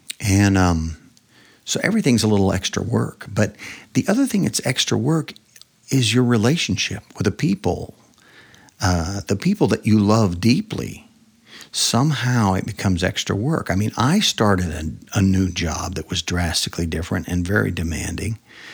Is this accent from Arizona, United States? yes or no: no; Nebraska, United States; also born or lived in Texas; now in South Dakota, United States; I grew up in Nebraska, mostly Texas for a little while. But so we moved to South Dakota